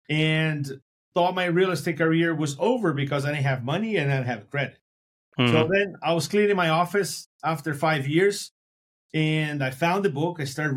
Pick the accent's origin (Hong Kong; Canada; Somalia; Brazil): Brazil; English is a second language; now in United States; English is not my first language, and I'm from Brazil, and I migrated to the United States in 1998 with $100 in my pocket in pursuit of the American dream. And although I'm a Brazilian